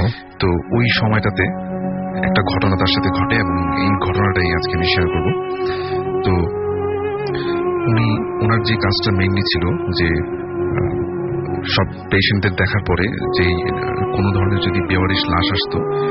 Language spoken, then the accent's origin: Bangla; Dhaka, Dhaka Division, Bangladesh; পুরান ঢাকা থেকে এসেছি